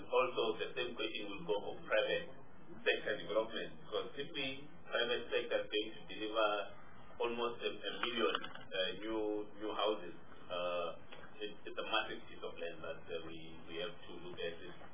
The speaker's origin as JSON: {"language": "English", "region": "Limpopo", "country": "South Africa", "said": "I come from Limpopo."}